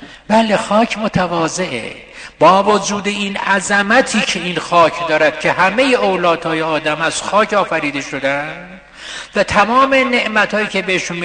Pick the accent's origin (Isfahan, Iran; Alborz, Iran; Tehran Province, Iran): Isfahan, Iran; گفت اهل کجا هستید؟ گفتم اصفهان.